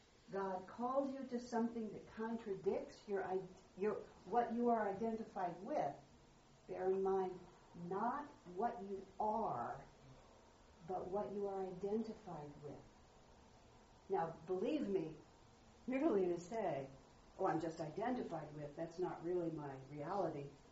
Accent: United States; I'm an American, what can I say?

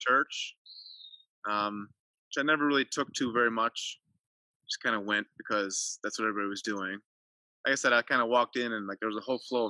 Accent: Illinois, United States; Well, I grew up in the Midwest in a suburb of Chicago.

